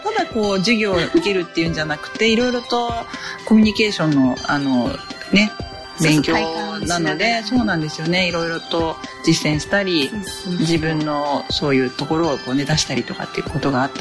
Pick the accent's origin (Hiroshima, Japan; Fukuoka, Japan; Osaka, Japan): Fukuoka, Japan; Kurume; 今またその地元の久留米のお友達でね